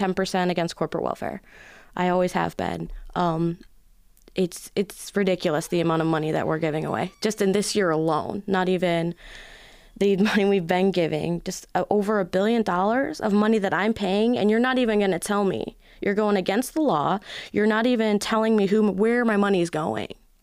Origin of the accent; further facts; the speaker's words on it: Illinois, United States; Like I said earlier, I'm from Illinois. You know, I grew up in the suburbs.